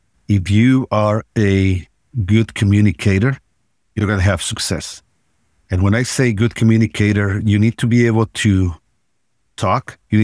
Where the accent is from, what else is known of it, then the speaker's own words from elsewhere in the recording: Mexico; Okay. So I was born in Mexico, grew up in Mexico